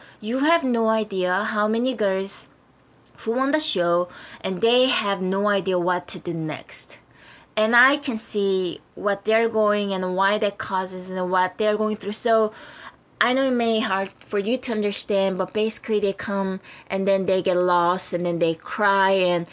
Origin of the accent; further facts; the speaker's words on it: South Korea; moved away as an adult; now in United States; I'm totally Korean because I was born and raised in Korea for about 20 years. And then I moved to the States